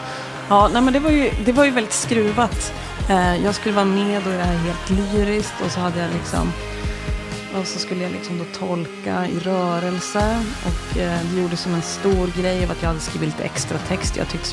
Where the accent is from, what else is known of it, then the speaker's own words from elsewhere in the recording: Frösund, Jämtland County, Sweden; Nej, jag är från Frösund. Det ligger liksom precis vid Östersund.